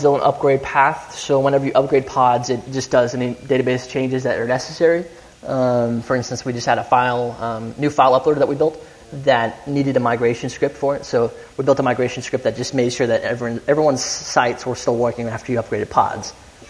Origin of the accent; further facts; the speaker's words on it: Dallas, Texas, United States; I develop in Texas. I'm from Dallas, Texas. I flew all the way in here to help you guys understand pods.